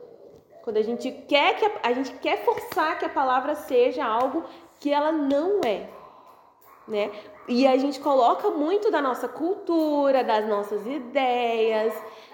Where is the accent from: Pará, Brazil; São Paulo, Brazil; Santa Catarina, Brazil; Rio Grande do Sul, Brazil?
Pará, Brazil; Gente, eu como uma boa paraense, a primeira coisa que eu pensei foi no açaí.